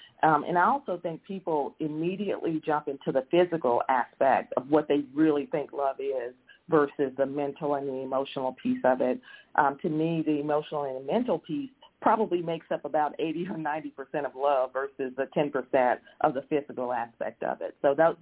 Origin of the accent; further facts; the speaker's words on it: Mississippi, United States; I'm a guest of Cynthia, and I'm from Mississippi.